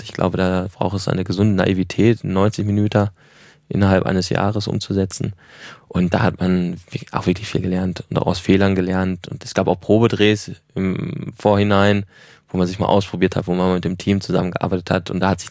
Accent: North Rhine-Westphalia, Germany; ich komme aus dem Ruhrgebiet

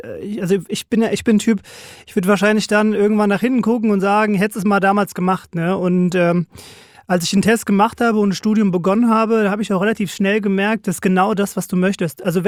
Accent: Frankfurt, Hesse, Germany; Ich bin 37 Jahre, Frankfurter Polizeibeamter. Groß geworden im schönen Frankfurt, Bonnemes im Ben-Gurion-Ring.

